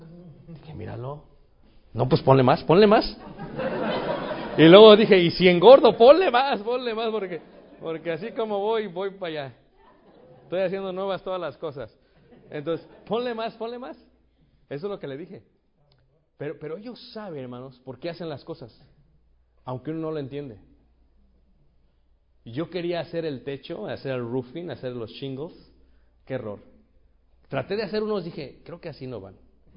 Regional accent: Mexico; Le digo, yo soy mexicano.

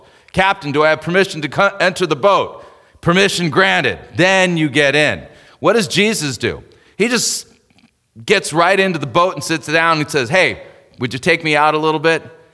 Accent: California, United States; When I grew up in Southern California, spent a lot of time at the beach.

